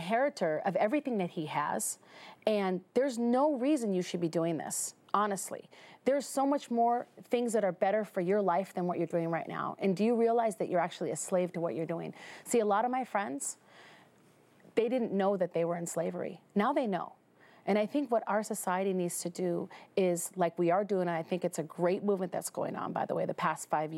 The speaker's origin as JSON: {"language": "English", "region": "Minnesota", "country": "United States", "lives_now": "Las Vegas, United States", "said": "Yes, in Las Vegas. I'm from Minnesota originally."}